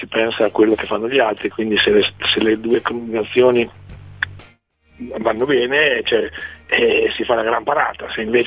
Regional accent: Como, Lombardy, Italy; also born or lived in Florence; Diciamo, a Firenze sono nato, a Como mi sono diventato grande, un po' più grande, sono diventato un uomo.

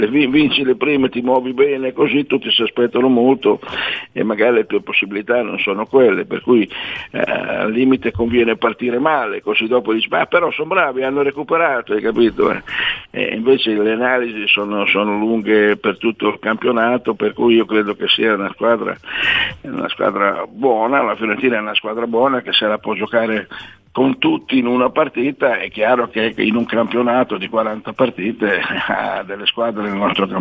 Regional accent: Emilia-Romagna, Italy; Pizzetti, che era di Forlimpopoli, poverino, mi è dispiaciuto che gli perché era giovane ed era romagnolo, era dalle mie parti.

